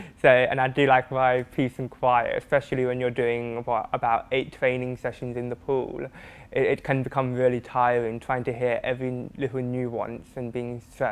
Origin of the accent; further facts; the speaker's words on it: Australia; also born or lived in New Zealand; now in United Kingdom; I always say to people that I'm born in New Zealand, I was raised in Australia and now I live here in the UK.